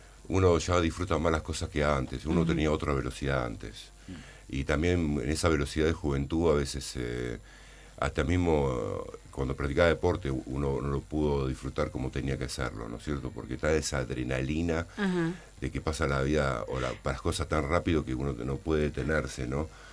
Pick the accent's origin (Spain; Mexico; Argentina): Argentina